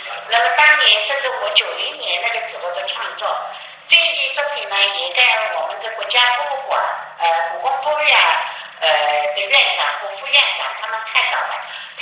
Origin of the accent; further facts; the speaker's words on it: Jiangnan, China; born there; 我生在江南水乡，我怎么样把江南水乡的意境融入到我的作品里面去？